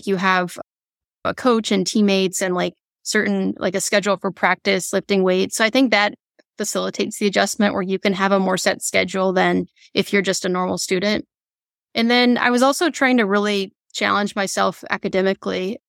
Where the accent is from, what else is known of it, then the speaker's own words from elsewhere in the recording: Alabama, United States; I feel like I was somewhat limited growing up in Alabama in terms of like most of the people I knew were either like doctors or lawyers, like a certain narrow set of professions.